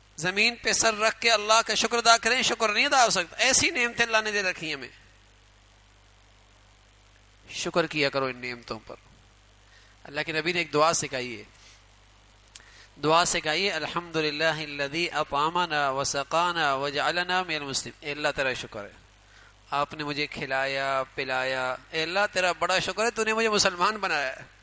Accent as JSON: {"language": "Urdu", "country": "Pakistan", "said": "کی اتنی برائیاں سنائی گئیں کہ ہم بس اوقات اپنی نسبت کرتے ہوئے شرماتے ہیں کہ میں پاکستانی ہوں"}